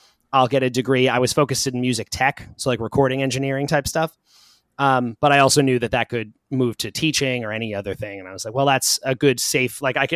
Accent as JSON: {"language": "English", "region": "New York", "country": "United States", "tie": "born or raised there", "said": "Long Island. So not too far from where I am now."}